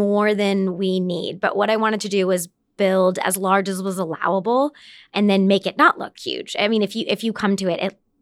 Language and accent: English; Indianapolis, Indiana, United States; I was born in Indianapolis. Everett, yep. Yeah. Grew up on the west side, right across the street from the Colts complex.